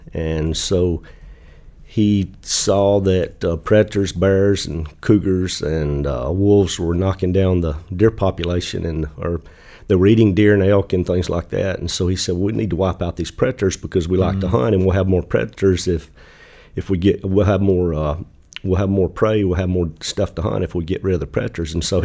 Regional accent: Georgia, United States; Well, I grew up in Northwest Georgia over on the Alabama line

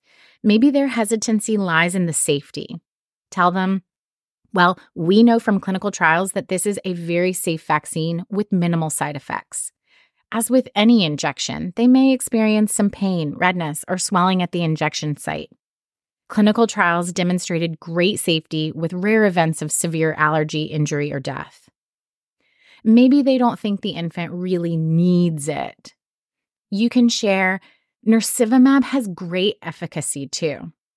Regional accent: North Carolina, United States; I'm from North Carolina, so kill 'em with kindness is a common phrase used down south.

